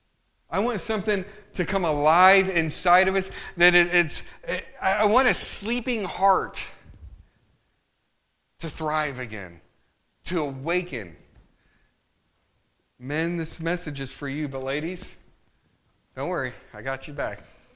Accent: Illinois, United States; it was winter because I'm from Illinois, and it probably snowed about 2 feet that night.

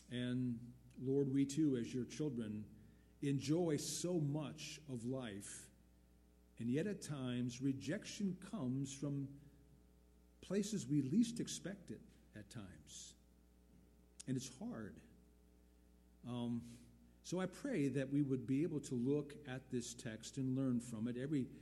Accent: West Bend, Wisconsin, United States; also born or lived in Milwaukee; Prior to that, we had spent a year in West Bend. That was my hometown after we moved out of Milwaukee in 71. My parents, again, moved to West Bend, bought a home there.

